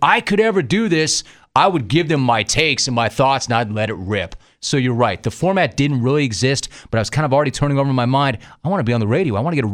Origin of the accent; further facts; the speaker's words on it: Los Angeles, California, United States; When I grew up in Los Angeles, I was an LA native. I was a Dodger fan.